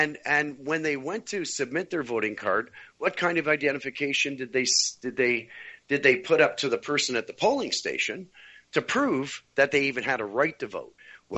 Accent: Canada; We have to prove that we're Canadian.

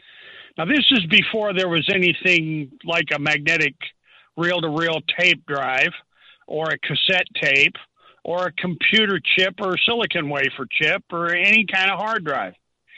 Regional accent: Glens Falls, New York, United States; And there was this company from my hometown. I found the case fascinating. They were called the Glens Falls Paper Company.

